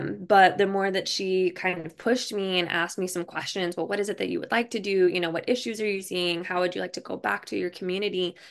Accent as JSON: {"language": "English", "town": "Leech Lake Reservation", "region": "Minnesota", "country": "United States", "lives_now": "San Diego, United States", "said": "I'm Anishinaabe from Leech Lake Reservation in Minnesota. And Oglala Lakota from Pine Ridge Reservation in South Dakota."}